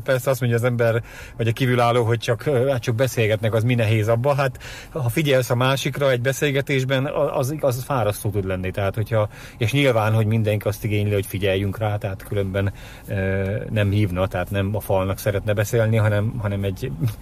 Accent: Miskolc, Borsod-Abaúj-Zemplén, Hungary; born there; mivel én miskolci születésű vagyok, tehát számomra szinte ugyanaz volt.

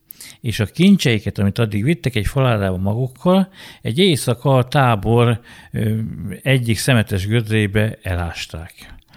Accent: Hernádbűd, Borsod-Abaúj-Zemplén, Hungary; born there; Én Hernádbűdön születtem, de a családom, édesapám Abolyvári, édesanyám Gönci

